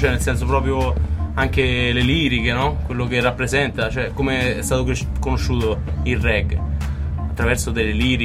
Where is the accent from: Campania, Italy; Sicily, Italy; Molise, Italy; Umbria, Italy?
Umbria, Italy; Diciamo dalla provincia di Terni, dalla provincia